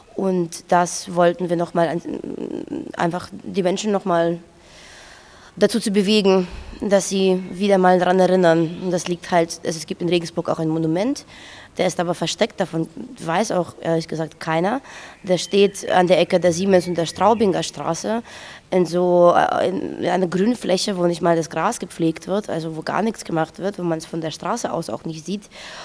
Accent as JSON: {"language": "German", "country": "Russia", "lives_now": "Germany", "said": "Ich bin selber Russin und demonstriere viel"}